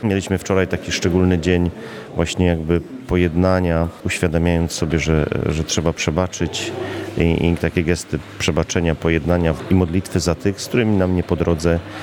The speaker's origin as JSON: {"language": "Polish", "town": "Chełm Śląski", "region": "Silesian Voivodeship", "country": "Poland", "said": "pochodzę tam z Chełmuśląskiego, gdzie jest tradycja pielgrzymki do Kalwarii Zebrzydowskiej"}